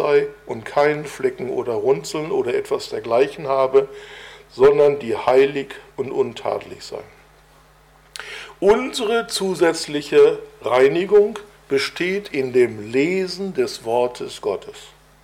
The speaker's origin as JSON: {"language": "German", "town": "Bochum", "region": "North Rhine-Westphalia", "country": "Germany", "tie": "born or raised there", "said": "Als gebürtiger Bochumer aus Nordrhein-Westfalen kenne ich selbstverständlich das Stadtwappen von Bochum."}